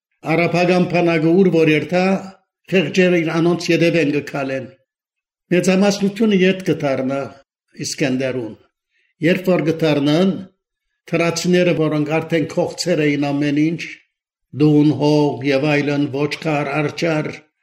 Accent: Amman, Amman Governorate, Jordan; also born or lived in Beirut, Lebanon / Southampton, United Kingdom; Ծնած եմ Հորթանան, Ամման, հայկական դպրոց Կացերեն, մինչև նախագրդարան, հետո արաբական դպրոց, երկրորդական վարժարան արաբական

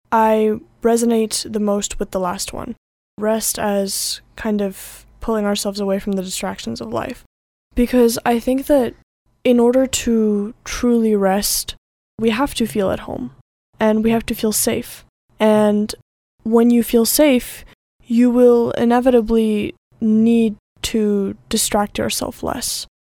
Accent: Los Angeles, California, United States; now in Gyumri, Armenia; I'm from Los Angeles, California, from the United States, and I have been in Gyumri for 9 months, and this is one of my final endeavors before I leave Armenia.

